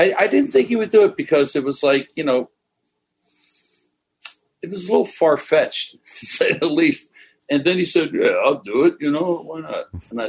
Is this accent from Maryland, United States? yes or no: yes; Maryland, United States; also born or lived in Philadelphia; Well, I grew up in Maryland. My mother got remarried when I was about 7. Then we moved to Philadelphia.